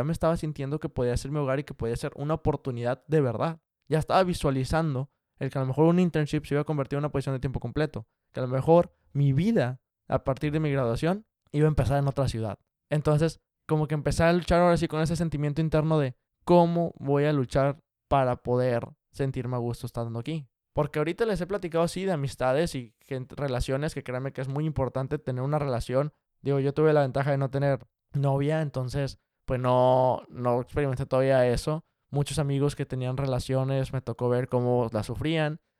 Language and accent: Spanish; Mexico; now in Seattle, United States; somos mexicanos en Seattle, tenemos el internship de Microsoft.